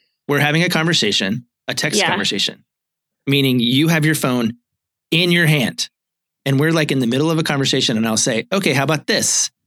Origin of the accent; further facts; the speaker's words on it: Virginia, United States; Because I grew up in Southwest Virginia, and the main sort of industry in Southwest Virginia is the railroad.